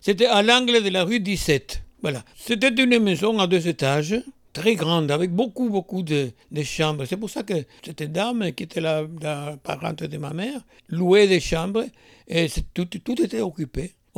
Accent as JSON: {"language": "French", "country": "Cuba", "tie": "born or raised there", "moved": "as an adult", "said": "Je suis parti de Cuba, j'avais plus de 25 ans, alors donc il y a un quart de siècle que j'ai passé avant à Cuba. Toute mon enfance dans un petit village"}